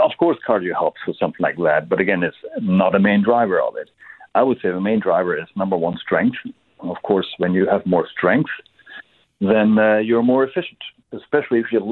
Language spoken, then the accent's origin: English; Germany; English is a second language; I'm from Germany, as probably some people have noticed on my accent. I still didn't get rid of it all.